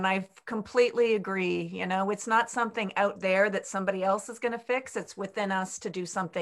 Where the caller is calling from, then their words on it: Canada; I'm calling in from Canada.